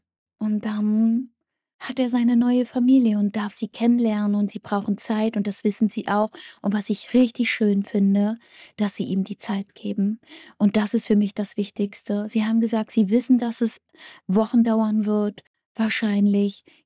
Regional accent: Germany; born there; Und ich bin stolz darauf, dass er da leben wird, wo ich geboren bin.

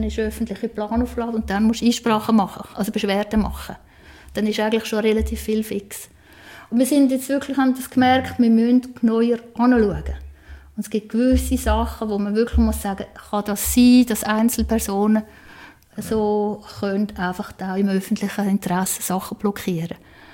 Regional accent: Basel area, Switzerland; Ich komme aus dem Raum Basel

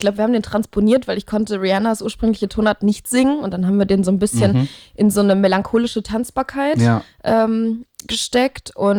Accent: Leverkusen, North Rhine-Westphalia, Germany; da bin ich geboren und aufgewachsen und relativ jung dann so mit den ersten Versuchen irgendwie nach Köln rübergekommen.

